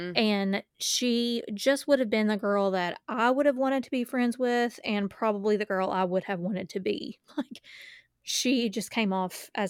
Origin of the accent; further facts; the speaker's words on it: Acme, Washington, United States; town, Acme, Washington, was a small town, I was not lying.